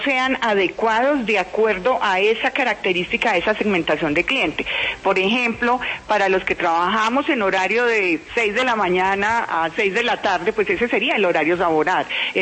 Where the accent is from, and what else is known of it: Colombia